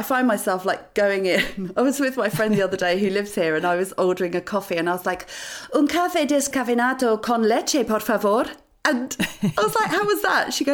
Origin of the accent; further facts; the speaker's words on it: Wales, United Kingdom; my hometown, so my homeland. So it is one of the most beautiful places in the world.